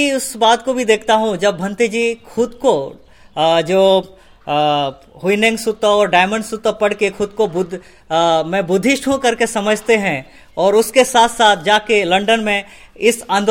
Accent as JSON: {"language": "Hindi", "region": "Odisha", "country": "India", "said": "मैं ओडिशा से आता हूँ।"}